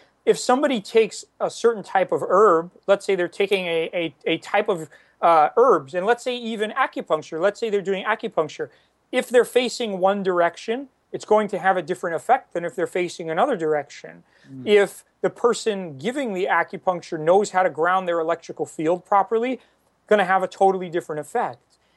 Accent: New York, United States; I'm from New York originally.

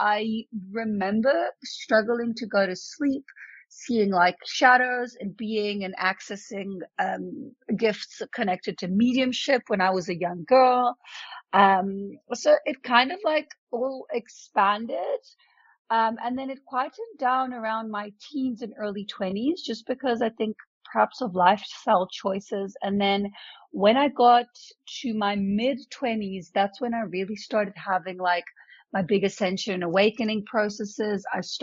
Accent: Milan, Lombardy, Italy; first language Italian; English is a second language; now in South Africa; So I'm Italian. I was born and raised in Milano in Italy. But I'm currently living in South Africa, but I have traveled like many places around the world.

